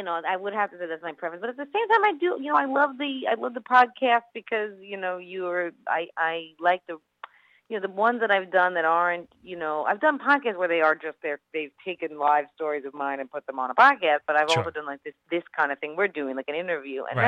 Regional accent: Queens, New York, United States; It's about me, it's growing up in Queens

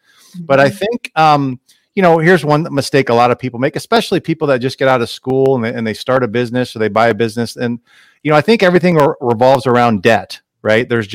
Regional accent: Ohio, United States; I was actually born and raised in Ohio. That's where I grew up, and to a blue collar family.

